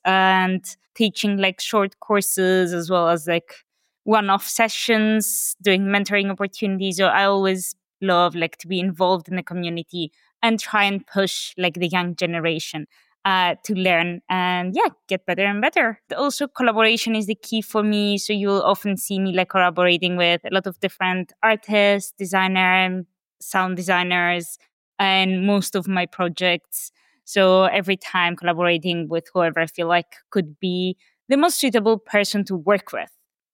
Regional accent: Greece; English is a second language; moved away as an adult; now in London, United Kingdom; I've been located in London already now 12 years, but I'm originally from Greece, where I did like my first steps in design

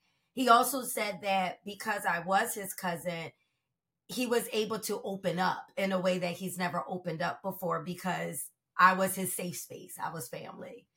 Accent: Philadelphia, Pennsylvania, United States; I'm not a transplant. I'm born and raised in Philadelphia. And also, I don't live in the suburbs. I still live in Uptown. I still live in West Germantown.

